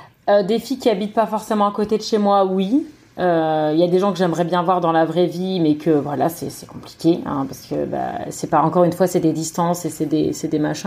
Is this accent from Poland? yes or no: no; France; Pour le coup, nous, on est beaucoup de Français dans le coin.